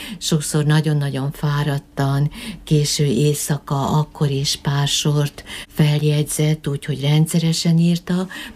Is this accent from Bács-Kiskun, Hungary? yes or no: no; Miskolc, Borsod-Abaúj-Zemplén, Hungary; akik miskolciak vagyunk, és idősebbek